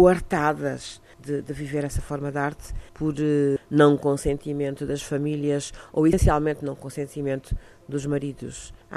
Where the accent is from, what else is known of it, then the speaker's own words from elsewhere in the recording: Cape Verde; e porque sou cabo-verdiana e tenho o privilégio, conforme eu costumo dizer